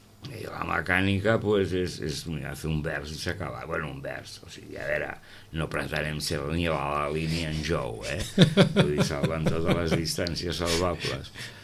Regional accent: Catalonia, Spain; jo que soc català, amb això em va anar pues, la mar de bé

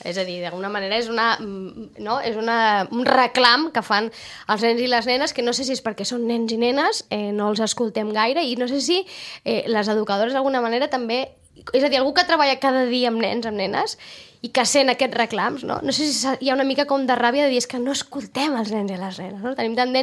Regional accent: Sitges, Catalonia, Spain; els que som de Sitges, això ho hem fet tots, saltar la tanca de l'Utrillo del Barratxina.

